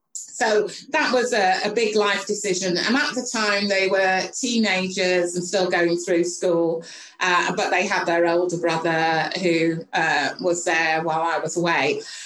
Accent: United Kingdom; And it was really easy doing business because I was from the UK and being British meant that you were held in high regard.

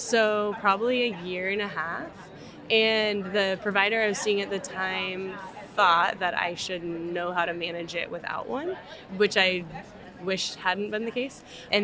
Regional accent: California, United States; I grew up in Northern California, played outside as much as possible as a kid.

